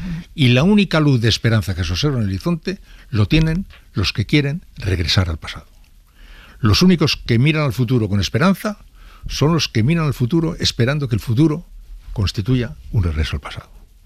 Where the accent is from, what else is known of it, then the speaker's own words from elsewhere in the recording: San Sebastián, Basque Country, Spain; como una pieza más del puzzle de nuestra condición de donostiarras